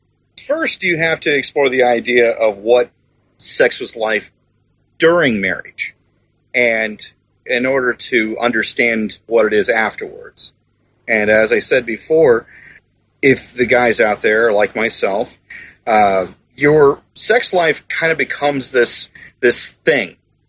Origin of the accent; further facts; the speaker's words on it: Indiana, United States; moved away; I'm originally from Indiana. Our traffic was fine up there.